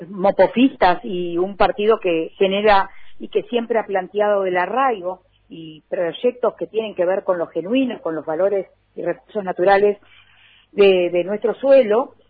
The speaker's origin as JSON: {"language": "Spanish", "town": "Río Grande", "region": "Tierra del Fuego", "country": "Argentina", "said": "Yo soy de Río Grande"}